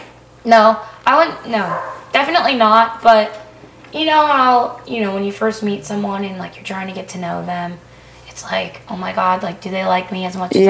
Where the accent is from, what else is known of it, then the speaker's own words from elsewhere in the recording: Maryland, United States; I, like, pretty much grew up there because I'm from Maryland.